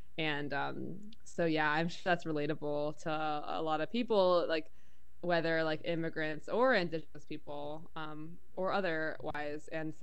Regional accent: New York City, New York, United States; I grew up in New York City.

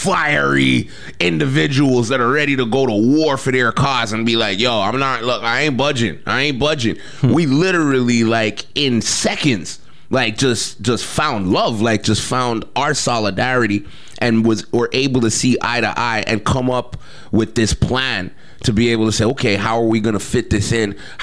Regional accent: Montreal, Quebec, Canada; I grew up with this tapestry. I grew up in NDG. I grew up on Walkley, which was literally the ghetto, the hub of black folks and people of color, immigrants.

